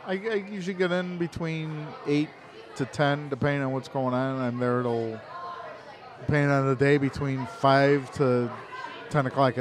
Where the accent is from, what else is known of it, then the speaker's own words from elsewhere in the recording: Chicago, Illinois, United States; Our guys, I really do, not because I'm from Chicago, I really think our guys are the best in the world.